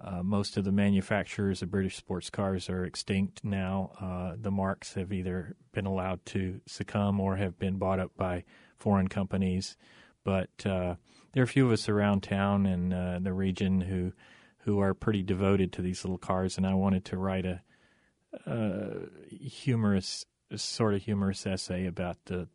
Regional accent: Raleigh, North Carolina, United States; moved away as an adult; The accent isn't local. I come from North Carolina. I moved here in 82, I think it was.

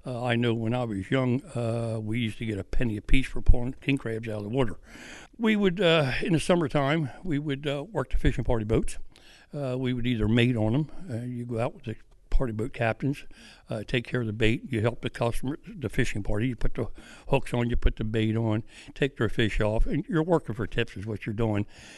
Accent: Bowers Beach, Delaware, United States; When I was raised in Bowers Beach, you could have bought the town for that much money.

